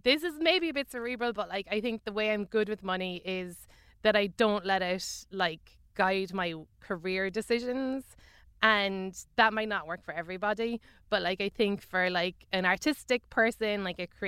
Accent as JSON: {"language": "English", "country": "Ireland", "said": "I'm an Irish celebrity."}